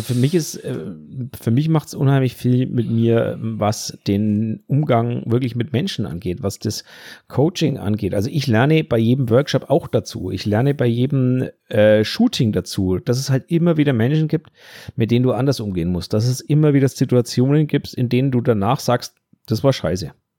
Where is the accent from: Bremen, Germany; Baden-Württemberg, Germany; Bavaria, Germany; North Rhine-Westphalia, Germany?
Bavaria, Germany; Also ich bin Franke, deswegen, ne? Also bei uns das größte Lob der Franken, passt schon.